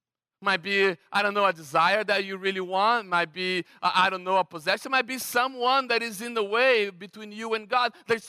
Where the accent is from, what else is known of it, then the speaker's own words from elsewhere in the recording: Brazil; English is a second language; I was like, yeah, I'm from Brazil.